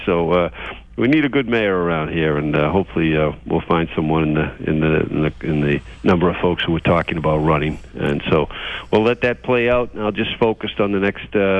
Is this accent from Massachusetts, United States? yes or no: yes; Braintree, Massachusetts, United States; I grew up here in Braintree. I've been fortunate to serve as the town's first mayor.